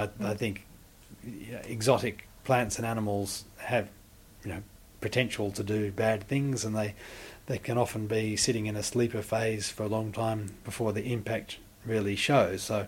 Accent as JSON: {"language": "English", "town": "Sydney", "region": "New South Wales", "country": "Australia", "tie": "born or raised there", "said": "I remember sparrows as being really common as a kid in Sydney"}